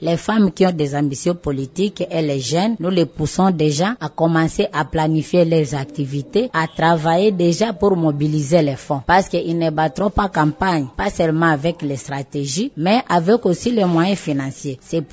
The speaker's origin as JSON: {"language": "French", "region": "Maniema", "country": "DR Congo", "said": "ici chez nous au Maniema"}